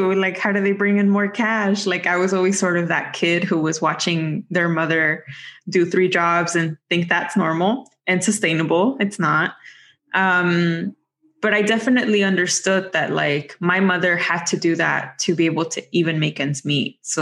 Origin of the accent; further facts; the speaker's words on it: Mexico; English is a second language; I was growing up poor in another country. So I grew up in Mexico, as all of you know.